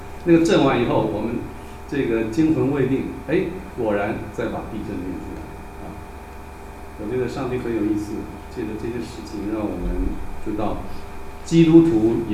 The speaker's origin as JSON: {"language": "Chinese", "region": "Hualien County", "country": "Taiwan", "said": "刚才我提到的统帅大饭店是我们花莲人大概2代到3代人的共同记忆"}